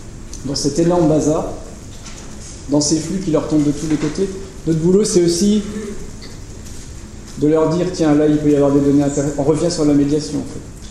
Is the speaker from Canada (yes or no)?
no; Grand Est, France; Alors, je viens de Lorraine, donc on parle un peu... Enfin, chez moi, on parle un patois allemand.